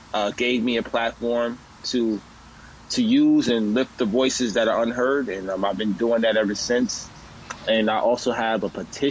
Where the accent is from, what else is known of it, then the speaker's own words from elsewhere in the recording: Hackensack, New Jersey, United States; And my hometown, which I haven't been back since I graduated high school in 2007, this is very sentimental for me to bring some action to my hometown of Hackensack, New Jersey.